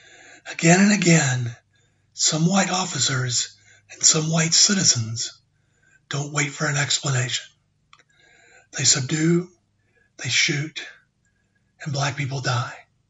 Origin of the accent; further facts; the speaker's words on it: Brunswick, Georgia, United States; A few months ago in my hometown of Brunswick, Georgia, a young Black man named Ahmaud Arbery was shot to death by two white vigilantes.